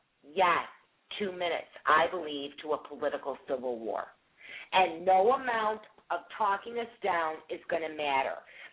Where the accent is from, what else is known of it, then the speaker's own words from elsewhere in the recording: United Kingdom; But I'm very British with my emotions.